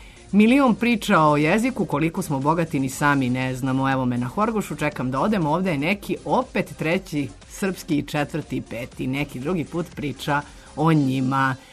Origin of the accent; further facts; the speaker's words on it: Šumadija, Serbia; ne znam, ne umem da razlikujem ta dva dijalekta, meni zvuče isto, ja sam Šumadinac.